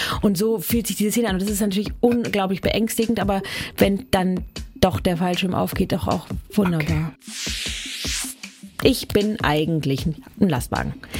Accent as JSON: {"language": "German", "town": "Frankfurt am Main", "region": "Hesse", "country": "Germany", "tie": "born or raised there", "said": "Ich bin mit 400 Schafen aufgewachsen am Rande von Frankfurt am Main."}